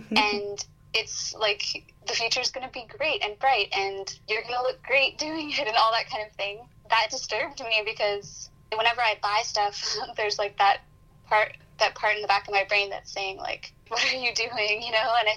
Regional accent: Vancouver, British Columbia, Canada; I'm from Vancouver, and, you know, I go to Victoria pretty frequently

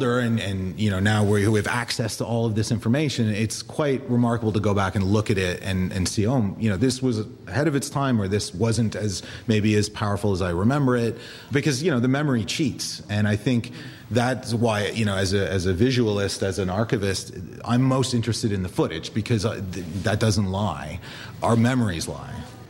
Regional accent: Toronto, Ontario, Canada; I grew up in Toronto

